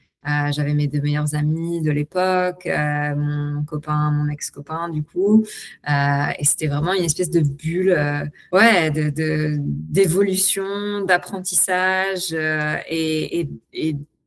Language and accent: French; Louviers, Normandy, France; J'ai grandi à Louviers. C'est une ville entre Rouen et Évreux, en Normandie.